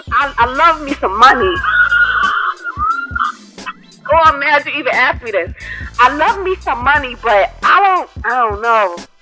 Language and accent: English; New York City, New York, United States; She made me be ashamed that I'm from New York, but thank God I'm from New York City.